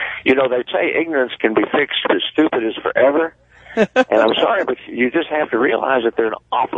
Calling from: Cleveland, Tennessee, United States; This is Cleveland, Tennessee.

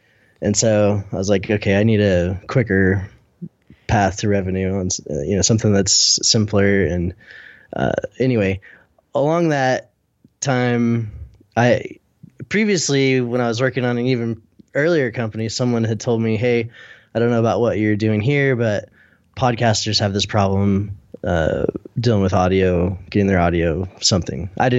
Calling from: Salt Lake City, Utah, United States; I'm in Salt Lake City, Utah.

